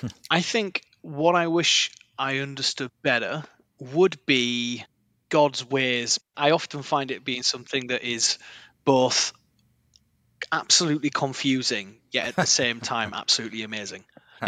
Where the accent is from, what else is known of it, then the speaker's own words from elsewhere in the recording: Keighley, Yorkshire and the Humber, United Kingdom; So I grew up in a council estate, which is kind of like a really poor area of Keighley, which is like a town just outside of the city of Bradford in the UK.